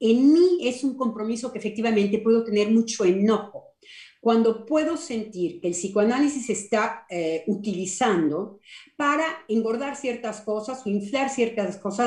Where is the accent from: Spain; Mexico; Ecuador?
Mexico; voy a ser como mexicana